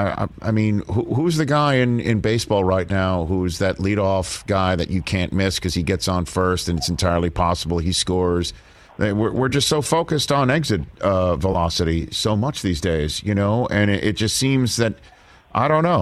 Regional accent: Brooklyn, New York, United States; born there; my parents, I was born in Brooklyn

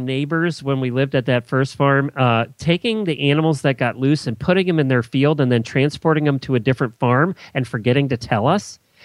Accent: Pennsylvania, United States; When we were, you know, growing up in Lancaster County, you never got in traffic jams.

